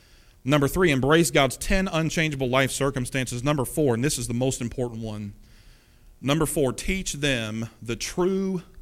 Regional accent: Kentucky, United States; Hey, y'all, I got stuff on you. I'm from Kentucky. It's about as bad as you can get, man.

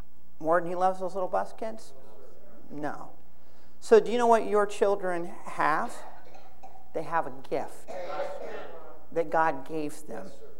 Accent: Fort Myers, Florida, United States; I'm from Fort Myers, Florida. That's Thomas Edison Winter home.

